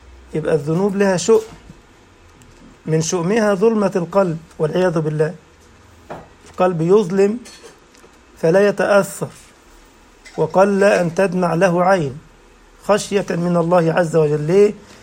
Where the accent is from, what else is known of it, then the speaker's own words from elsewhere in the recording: Egypt; accent: Egyptian; أنا بتكلم مصري